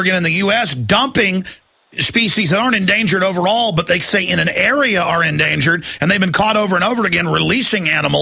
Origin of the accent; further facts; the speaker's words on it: Dallas, Texas, United States; I mean, growing up in Dallas, there's bald eagles all over the place.